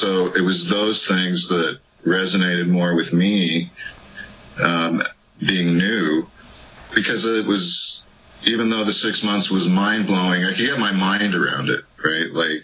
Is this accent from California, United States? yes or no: yes; California, United States; So I was raised in Orange County. That's why I was in Fullerton.